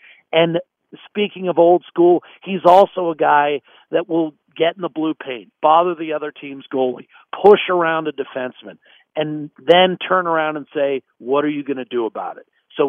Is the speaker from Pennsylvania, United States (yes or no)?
yes; Pittsburgh, Pennsylvania, United States; I feel like as an American who was born on the East Coast, I can say this with some degree of confidence. And all due respect to the Igloo, which I grew up in, you know, as a fan of the Penguins.